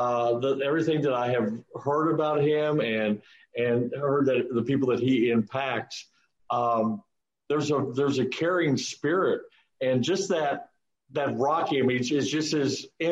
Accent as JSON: {"language": "English", "town": "Houston", "region": "Texas", "country": "United States", "said": "Now, you know, I'm from Houston"}